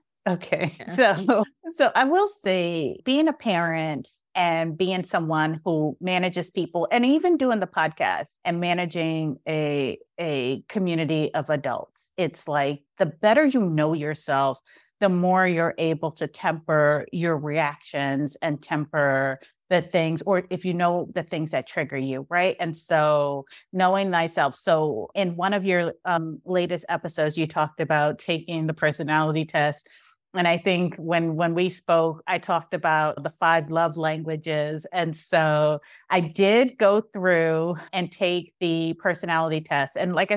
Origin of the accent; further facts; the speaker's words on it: Brooklyn, New York, United States; because I grew up like in Brooklyn in the 80s.